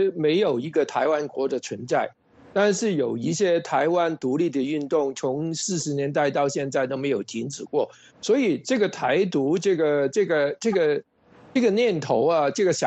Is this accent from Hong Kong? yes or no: yes; Hong Kong; now in United Kingdom; 我是一个香港人。我现在在英国，我是一个英国的华人